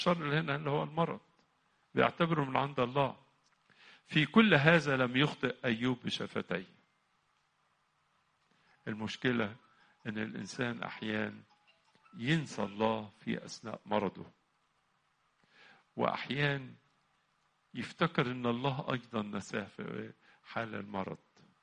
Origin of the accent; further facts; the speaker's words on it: Egypt; وغياب الشمس ده علينا احنا كمصريين يؤثر فينا جدا